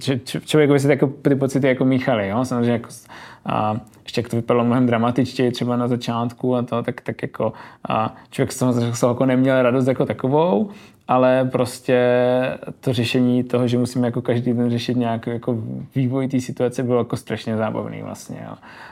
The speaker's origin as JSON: {"language": "Czech", "town": "Zlín", "region": "Zlín Region", "country": "Czechia", "said": "tak já jsem navíc ze Zlína, takže tam měl tomu nějakou vazbu"}